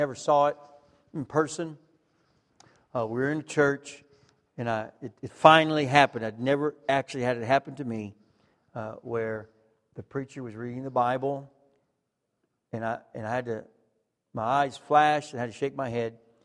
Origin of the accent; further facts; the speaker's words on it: Los Angeles, California, United States; We're originally from California. I'm from Los Angeles area. And my wife is from up in the Bay Area. Now there. And I grew up there.